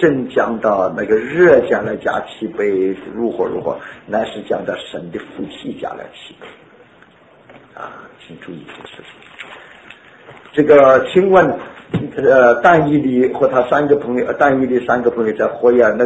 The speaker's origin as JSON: {"language": "Chinese", "country": "China", "said": "圣经上的我们中国人是谁面向什么地方为大？"}